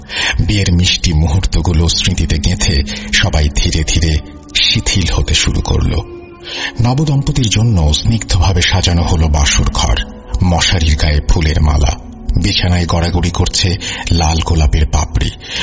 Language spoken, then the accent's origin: Bangla; Kaptai, Chittagong Division, Bangladesh; বলছি রাঙামাটির কাপ্তাই থেকে। আমার গ্রামের বাড়ি নোয়াখালী জেলায়। বাবার চাকরির সূত্রে আমরা রাঙামাটির কাপ্তাইয়ে বড় হয়েছি। গ্রামের বাড়িতে খুবই কম যাওয়া হয় আমাদের।